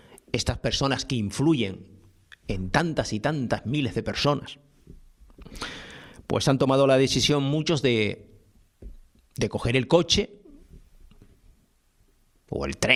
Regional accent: Canary Islands, Spain; O sea, que yo tengo que poner el futuro de mi tierra en manos de un youtuber

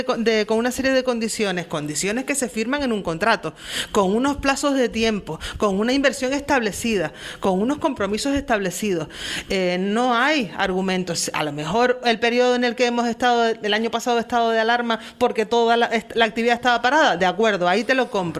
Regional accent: Puerto de la Cruz, Canary Islands, Spain; porque parece ser que los portuenses no somos tinerfeños

